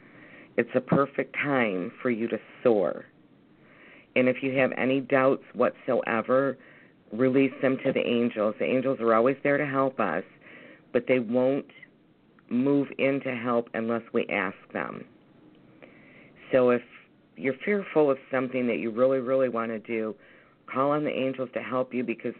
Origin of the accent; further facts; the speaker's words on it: Ohio, United States; I'm from Ohio also.